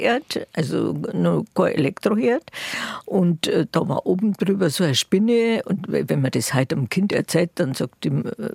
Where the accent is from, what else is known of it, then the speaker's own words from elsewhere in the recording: Munich, Bavaria, Germany; Ja. Ich bin in Gern aufgewachsen.